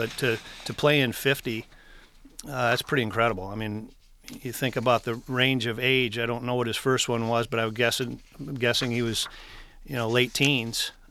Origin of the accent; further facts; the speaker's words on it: Lake Orion, Michigan, United States; Well, I grew up in Lake Orion